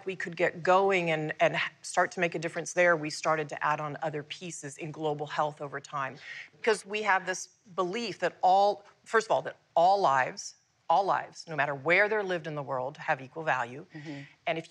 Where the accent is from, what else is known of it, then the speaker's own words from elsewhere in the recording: United States; born there; Look, I was born in the United States.